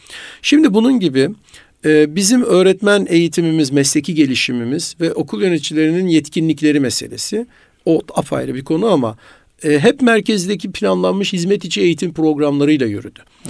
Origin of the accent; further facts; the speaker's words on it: Erzurum, Turkey; Yani tartışmadığımız zaman mesela Erzurum'da, gene kendi memleketimden bahsedeyim, insanlar boşaldı, bir şey kalmadı yani.